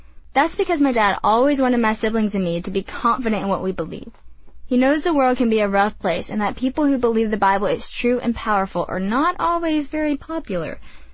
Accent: the South, United States; I'm from the South, and when I say the word so, I can spread it out over 3 or 4 syllables, and I also say it a lot.

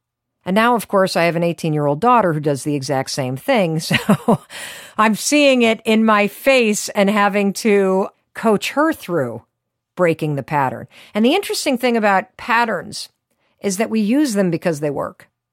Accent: North Muskegon, Michigan, United States; So I grew up in Western Michigan, and we moved to this small town, North Muskegon, Michigan, when I was in the fourth grade.

